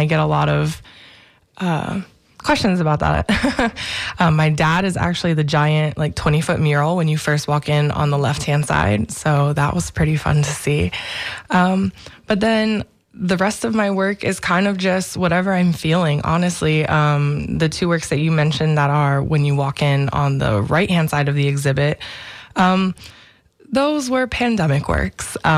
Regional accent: Naples, Florida, United States; No, I grew up in Naples, Florida, mm-hmm. Where all of my most of my family resides.

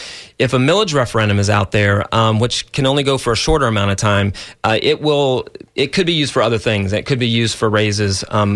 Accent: Ohio, United States; now in Florida, United States; I came from Ohio at some point to come to live in Florida.

